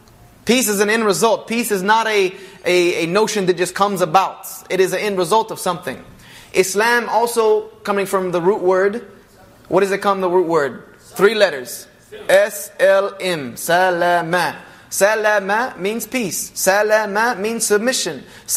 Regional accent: the South, United States; I'm from the South. We don't use grammar.

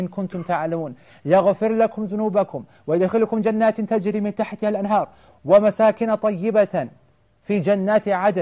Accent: United Kingdom; this country, subhanAllah, we're British

